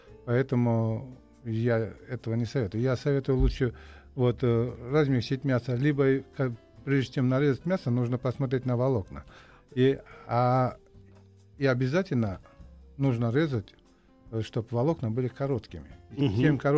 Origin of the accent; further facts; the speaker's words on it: Uzbekistan; Да, я из Узбекистана.